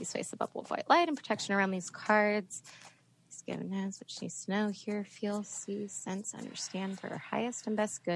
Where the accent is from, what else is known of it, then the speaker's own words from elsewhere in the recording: Franklin Farm, Virginia, United States; cause I grew up in Northern Virginia